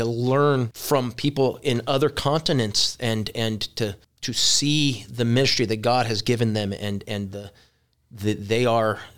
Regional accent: California, United States; I claim Kansas. I grew up in California. I don't claim California. I claim Kansas.

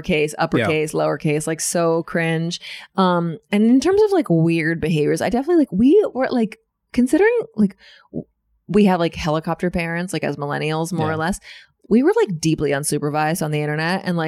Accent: California, United States; yeah, I'm from California.

